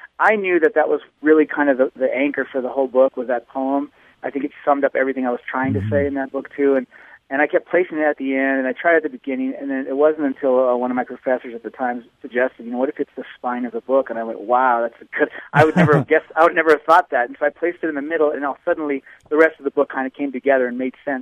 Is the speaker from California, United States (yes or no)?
yes; Visalia, California, United States; I'm not from Fresno originally. I'm from one of the smaller towns, actually, Visalia and Dinuba. Those areas is where I'm from.